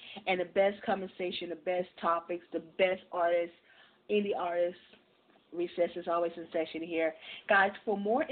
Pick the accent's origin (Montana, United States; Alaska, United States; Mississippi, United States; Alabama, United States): Alabama, United States; Mobile; Here's a Mobile artist from my hometown, Mobile, Alabama